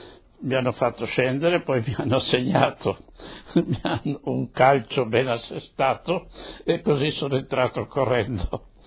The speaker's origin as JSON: {"language": "Italian", "town": "Trieste", "region": "Friuli-Venezia Giulia", "country": "Italy", "tie": "born there", "said": "sono nato a Trieste il 9 dicembre 1911, quindi una Trieste asburgica."}